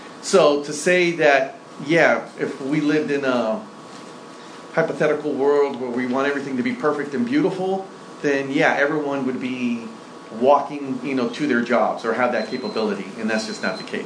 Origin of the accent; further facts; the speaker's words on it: San Francisco, California, United States; Born and raised in San Francisco